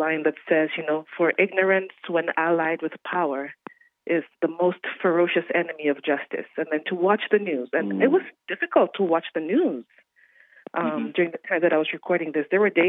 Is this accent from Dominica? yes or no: yes; Dominica; I grew up in the Caribbean and had learned everything by ear and sang with my community.